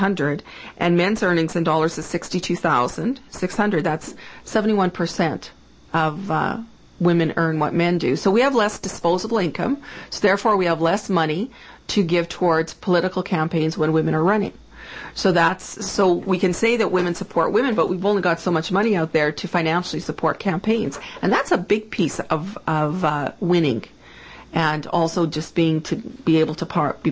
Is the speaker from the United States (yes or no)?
no; Canada; As a Canadian woman, that is sad. That bothers me. And I think it should bother every Canadian.